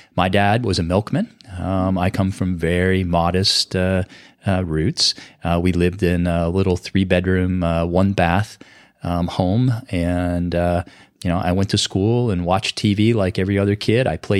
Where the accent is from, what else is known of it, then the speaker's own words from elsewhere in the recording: Michigan, United States; born there; now in Pennsylvania, United States; Well, I was born in Michigan. I'm not originally from Pennsylvania, although I've lived here now most of my life.